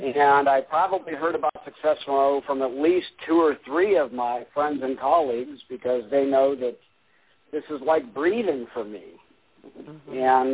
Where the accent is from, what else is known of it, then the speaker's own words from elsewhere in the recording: Ohio, United States; I was born and raised in Ohio, but had very little interest in education until I became an adult.